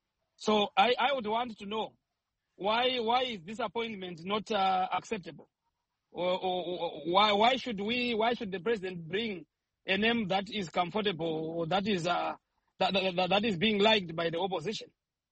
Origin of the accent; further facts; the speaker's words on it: Zambia; not just because I'm from Zanpia